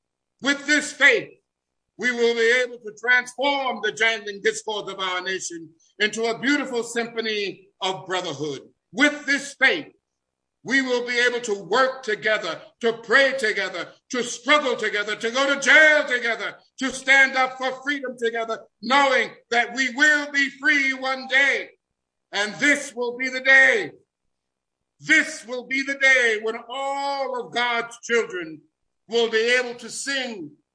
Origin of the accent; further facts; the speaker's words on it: Queens, New York, United States; That became quite the thing in my neighborhood back in Harlem when I was growing up in Queens.